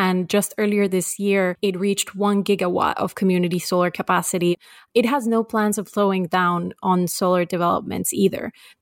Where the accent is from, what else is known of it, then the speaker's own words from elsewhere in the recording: Massachusetts, United States; In third place, though with new projects being installed at less than half the rate of New York, is my home state of Massachusetts.